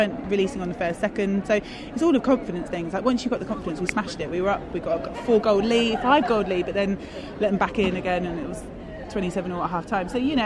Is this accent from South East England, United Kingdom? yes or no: no; Colchester, East of England, United Kingdom; Essex always puts out a good crowd, and I'm respectfully an Essex girl and I love it down there.